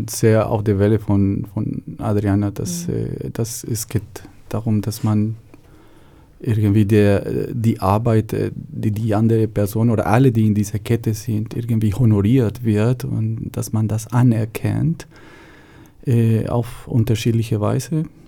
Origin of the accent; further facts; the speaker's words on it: Colombia; moved away as an adult; now in Germany; Ich komme aus Kolumbien ursprünglich. Bin ich 2002 nach Deutschland gekommen, um erneuerbare Energien zu studieren.